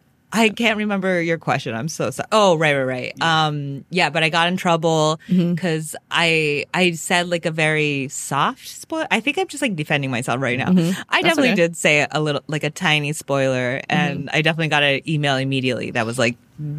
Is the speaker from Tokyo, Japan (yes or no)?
yes; Tokyo, Japan; it's like just happens to be in my hometown, which is like, so I lived in like an area, Akasaka, Roppongi, which is like kind of like the bar district